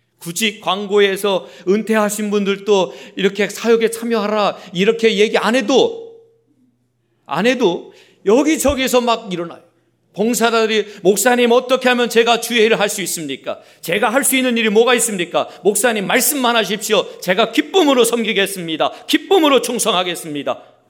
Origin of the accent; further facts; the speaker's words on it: South Korea; 저희 고향 가까이 있는 대둔산, 예. 대둔산이 저희 집에서 가까이 있어서